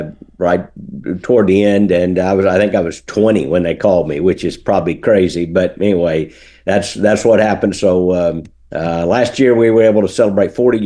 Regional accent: Florida, United States; Florida is home. I was born in Tampa and raised here in Pinellas County

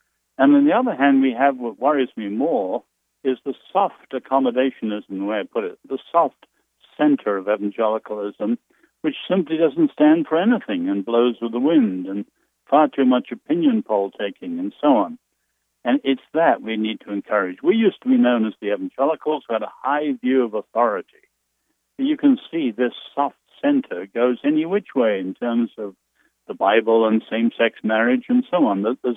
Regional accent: England, United Kingdom; now in United States; Yes, I'm English.

